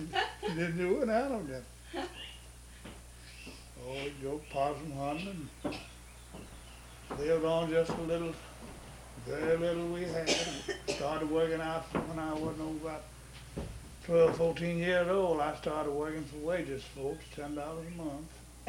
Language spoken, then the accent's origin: English; Utica, United States; born there; But I was born down around Utica.